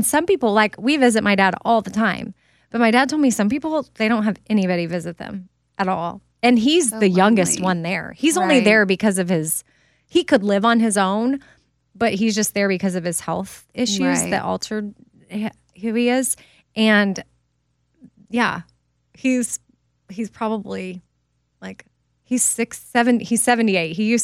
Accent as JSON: {"language": "English", "region": "Texas", "country": "United States", "said": "I'm from Texas. It's like, don't mess with Texas."}